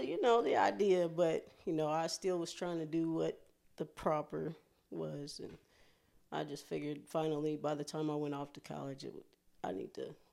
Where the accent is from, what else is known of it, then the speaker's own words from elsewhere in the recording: Columbus, Ohio, United States; I am 42 years old. I'm from Ohio, Columbus, Ohio.